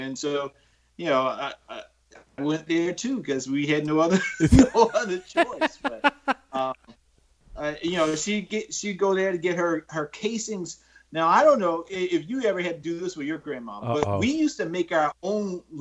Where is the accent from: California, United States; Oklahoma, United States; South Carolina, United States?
South Carolina, United States; Orangeburg; I grew up in Orangeburg, and my grandma and my aunts and cousins, they're still there.